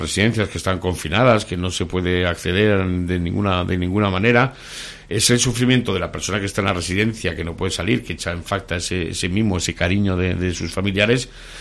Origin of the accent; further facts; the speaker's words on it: Spain; con lo tocones que somos los españoles